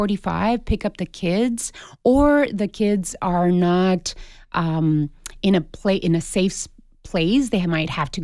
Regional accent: Somerton, Arizona, United States; also born or lived in Yuma, United States; I was the only one born in Yuma, Arizona, the only citizen. And, you know, we grew up in Somerton, Arizona.

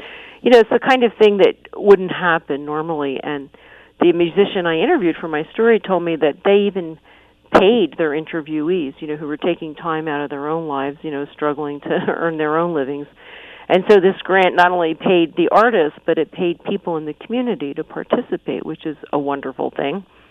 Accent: Philadelphia, Pennsylvania, United States; You know, I grew up in Philadelphia, and many of my family are still there

